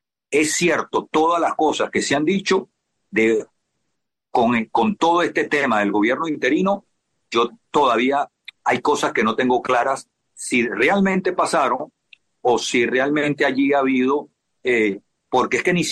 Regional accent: Venezuela; Ya te hablo como venezolano, como un tipo que estaba metido en una embajada

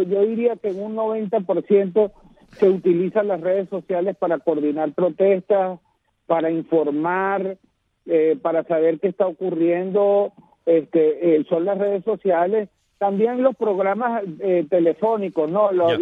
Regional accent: Venezuela

